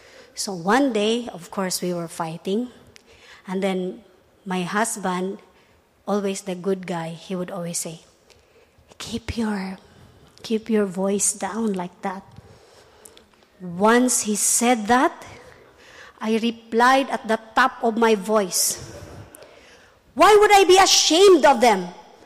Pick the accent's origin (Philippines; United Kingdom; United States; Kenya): Philippines; English is a second language; As a Filipino, I could not bring myself to tell her that she has to let me go because I also have other requirements.